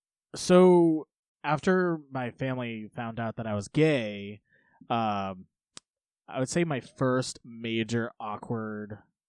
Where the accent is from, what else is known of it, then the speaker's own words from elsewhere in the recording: United States; I grew up in Polk County, okay? There's not a lot of pickings there, okay?